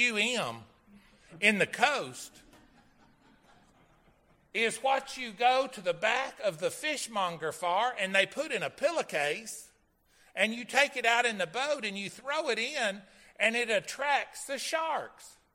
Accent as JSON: {"language": "English", "region": "Florida", "country": "United States", "tie": "born or raised there", "said": "I grew up in Florida. We grew up on the bay, or a bayou off the bay. We grew up with fishing."}